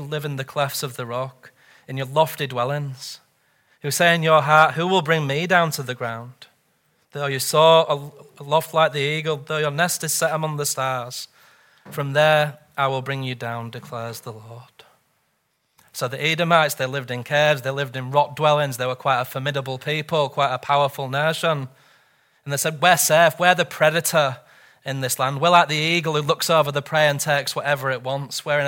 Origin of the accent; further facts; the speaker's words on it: England, United Kingdom; I'm from England, but it prefers to be known as Great Britain, doesn't it?